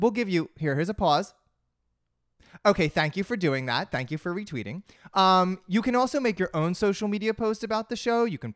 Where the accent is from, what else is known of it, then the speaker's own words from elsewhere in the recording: New Jersey, United States; I'm from New Jersey. I have a very, very big place in my heart for malls.